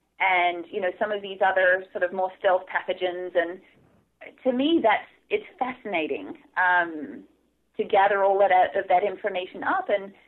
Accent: Australia; as you know, I came from Australia

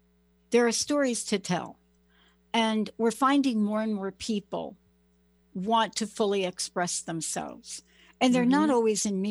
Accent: New York, United States; also born or lived in New Jersey, United States; I'm from New York and New Jersey. I'm from the East Coast.

